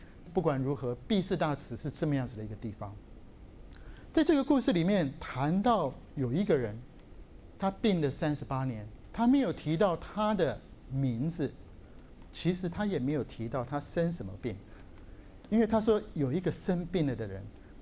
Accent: Taiwan; also born or lived in Japan; 我在台湾长大，其实我小时候也是住在日本，在日本长大。

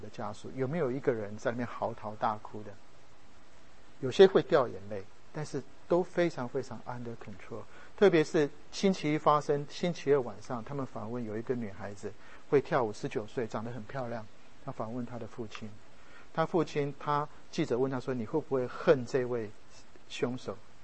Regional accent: Taiwan; now in United States; 我是从台湾来

